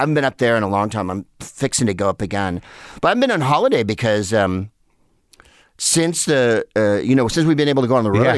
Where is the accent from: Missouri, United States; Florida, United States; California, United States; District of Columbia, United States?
California, United States; San Carlos; It's in between San Mateo and Redwood City, if that helps orient you at all, which it doesn't. I grew up there and then the peninsula.